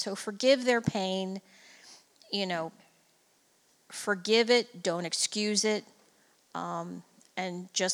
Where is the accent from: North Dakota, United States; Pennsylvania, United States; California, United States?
Pennsylvania, United States; Philadelphia; I grew up in Philadelphia in the Catholic school system